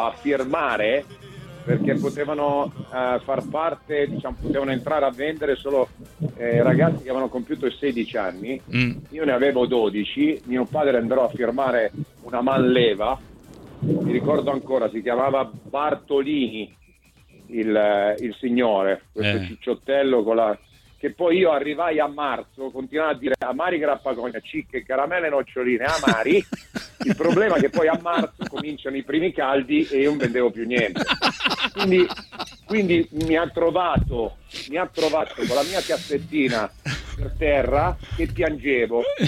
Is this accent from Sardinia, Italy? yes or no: no; Milan, Lombardy, Italy; io poi che sono di Milano, figlio di milanesi e nipote di milanesi